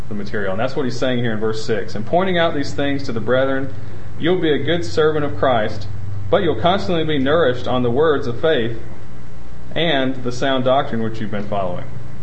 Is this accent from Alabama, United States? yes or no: yes; Alabama, United States; I was raised in the Bible Belt of Alabama